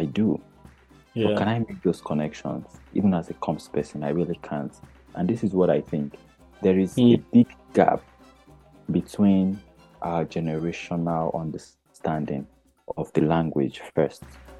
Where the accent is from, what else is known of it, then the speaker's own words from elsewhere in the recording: Lagos, Nigeria; English is a second language; I'm a Yoruba person. I grew up in Lagos, born in Lagos, stayed more than 20 years in Lagos. I lived with my parents who are also Yoruba speaking.